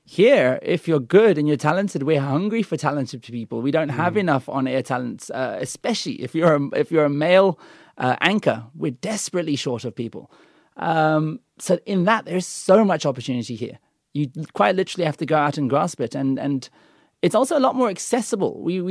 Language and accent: English; Australia; also born or lived in United Kingdom; now in South Africa; I was born in the UK and I was raised in Australia and I choose to be here.